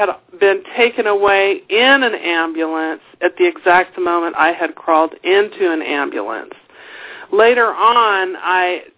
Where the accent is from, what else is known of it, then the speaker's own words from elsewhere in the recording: California, United States; I grew up in California, and I grew up in a very public family.